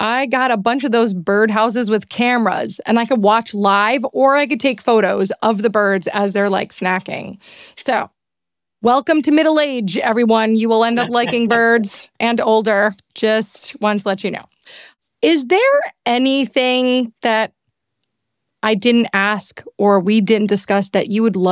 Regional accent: New York City, New York, United States; I'm from New York City. I said Queens, and I have to tell you something.

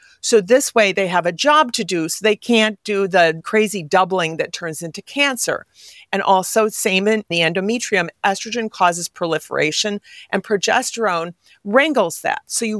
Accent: Midwest, United States; I'm from the Midwest. I'm a nice person.

